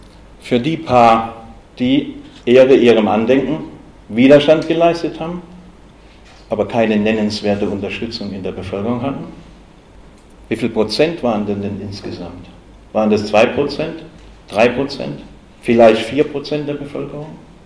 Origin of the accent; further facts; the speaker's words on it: West Germany, Germany; Aber in Westdeutschland, wo ich aufgewachsen bin